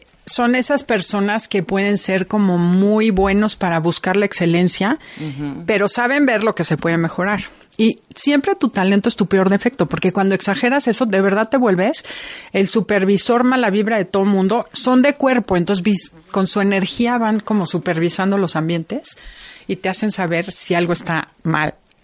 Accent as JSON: {"language": "Spanish", "country": "Mexico", "said": "si nosotros como mexicanos no sentimos que merecemos"}